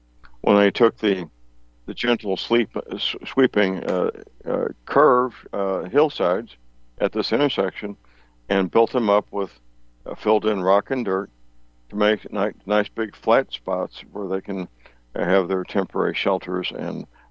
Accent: St. Louis, Missouri, United States; And that's taking place around my hometown, St. Louis.

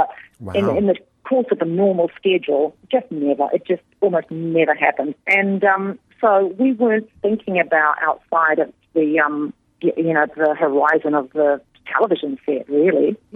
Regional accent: Detroit, Michigan, United States; So growing up in Detroit and making movies, horror movies and things

